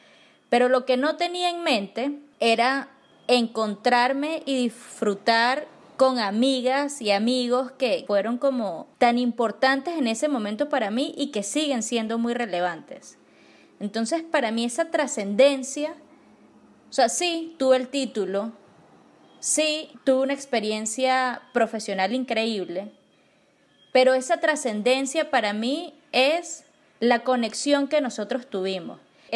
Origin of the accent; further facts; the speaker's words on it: Venezuela; lo que nos compete a nosotros como venezolanos.